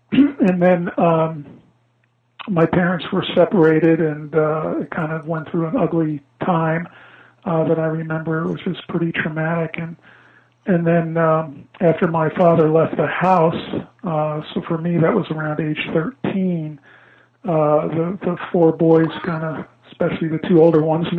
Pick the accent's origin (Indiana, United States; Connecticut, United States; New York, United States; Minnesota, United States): New York, United States; Long Island; I grew up in Long Island, New York, by the way.